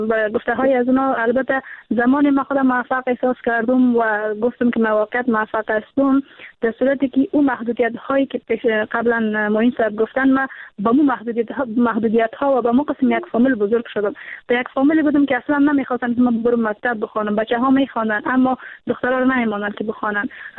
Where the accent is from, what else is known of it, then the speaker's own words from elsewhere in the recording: Samangan, Afghanistan; چون ولایت سمنگان کاملا یک ولایت سنتی هست،